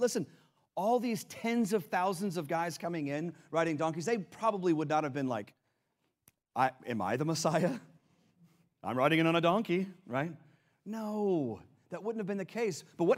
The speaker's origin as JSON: {"language": "English", "town": "Richardson", "region": "Texas", "country": "United States", "said": "because I'm a city guy, I mean, I'm from Richardson, right?"}